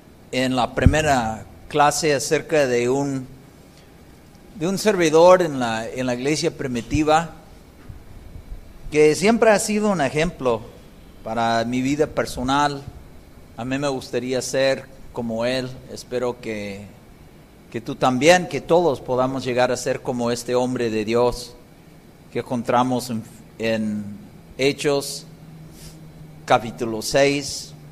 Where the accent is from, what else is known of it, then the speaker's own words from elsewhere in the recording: Canada; Comencé a servir al Señor en Canadá, de donde soy, donde también conocí a Cristo, pero tengo varios años ministrando en países latinos